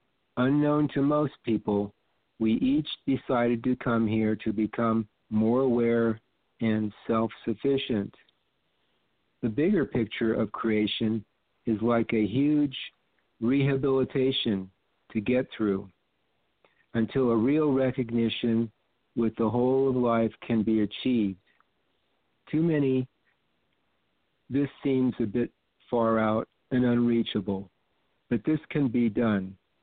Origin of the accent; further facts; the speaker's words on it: Huntington Beach, California, United States; from Huntington Beach